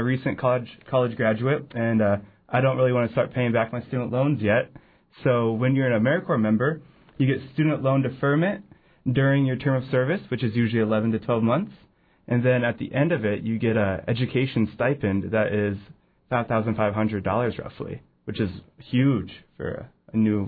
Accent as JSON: {"language": "English", "region": "Colorado", "country": "United States", "lives_now": "Alaska, United States", "said": "I am from Colorado originally. I also have roots in Minnesota."}